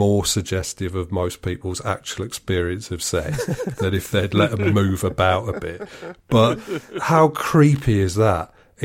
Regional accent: United Kingdom; because I'm British.

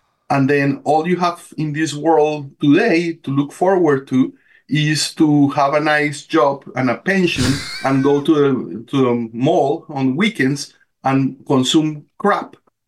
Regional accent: Colombia; so I grew up in Colombia.

